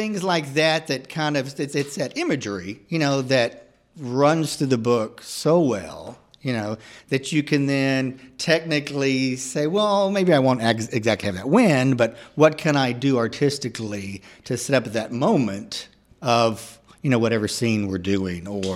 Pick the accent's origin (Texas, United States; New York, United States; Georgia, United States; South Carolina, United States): Texas, United States; Yeah, I'm from Texas. You know, I'm not an Okie boy